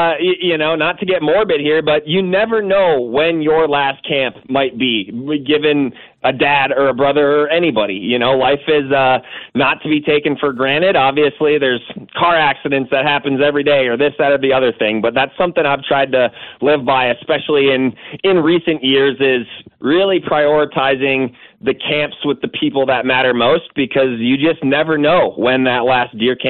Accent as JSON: {"language": "English", "region": "Wisconsin", "country": "United States", "tie": "born or raised there", "said": "You know, I grew up in steeped in the Wisconsin gun hunting culture."}